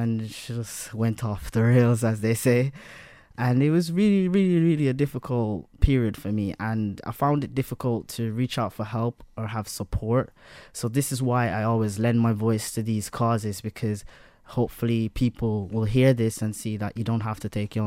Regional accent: Jamaica; I had disconnection from family. I grew up in Jamaica.

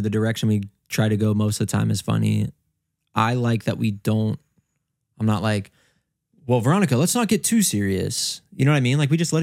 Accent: Midwest, United States; I'm just like, I'm from the Midwest.

